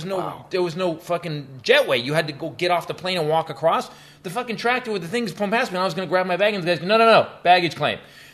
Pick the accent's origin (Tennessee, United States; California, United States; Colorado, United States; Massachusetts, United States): California, United States; I'm from California. I don't know there's two Greenvilles 5 hours apart.